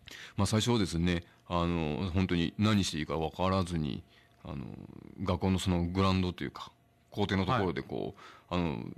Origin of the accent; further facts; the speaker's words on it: Nagoya, Aichi, Japan; now in Takeo, Japan; 出身は愛知県名古屋市なんですが、